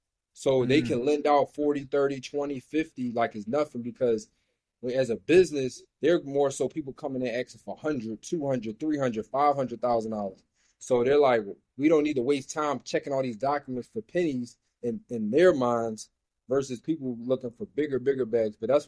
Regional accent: Philadelphia, Pennsylvania, United States; Kenny's from Chicago, Ramel's from New York, I'm from Philly

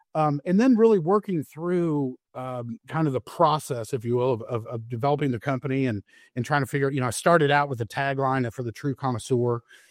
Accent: Texas, United States; now in Arkansas, United States; I'm also born and raised in Texas, live in Arkansas now, and so, you know, I come from a long line of Southern hospitality.

